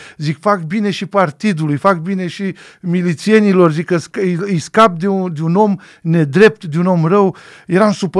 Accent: Drobeta-Turnu Severin, Mehedinți County, Romania; moved away as an adult; eu eram pregătit să trec Dunărea Not, pe la Turnul Severin, de unde sunt eu.

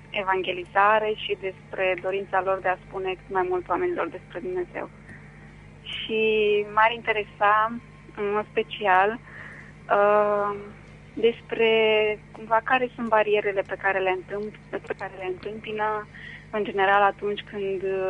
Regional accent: Târgoviște, Dâmbovița, Romania; now in Timișoara, Romania; Sunt deloc din Târgoviște, dar locuiesc în Timișoara.

